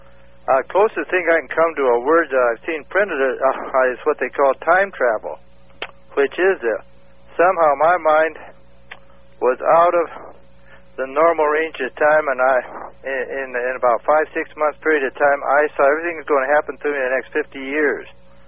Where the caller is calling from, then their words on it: Wenatchee, Washington, United States; Wenatchee, Wenatchee, in the state of Washington.